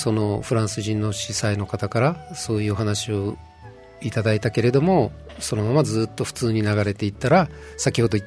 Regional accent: Fukue, Nagasaki, Japan; 長崎の五島で福江島だったんですね。

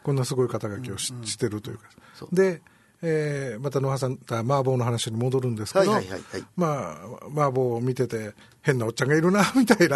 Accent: Naha, Okinawa, Japan; also born or lived in Yanbaru; 沖縄帰ってきてからも、まあ、あの仕事の関係でやんばるに10年以上いたもんですから、うん、地元那覇に帰ってきたのが2008年というところで

